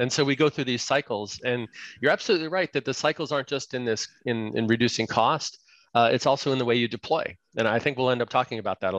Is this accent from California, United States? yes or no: yes; California, United States; So, I was raised in California, but down in Southern California